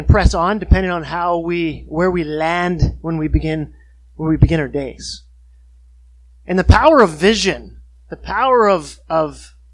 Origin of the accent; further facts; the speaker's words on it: Kitimat, British Columbia, Canada; I was born in February. We lived up northwest BC in Kitimat.